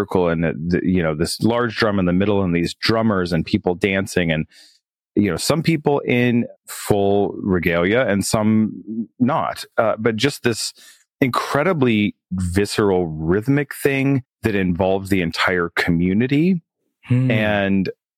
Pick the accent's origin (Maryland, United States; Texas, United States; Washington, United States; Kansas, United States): Kansas, United States; I grew up in Kansas, and both sides of my family were from Kansas and Oklahoma.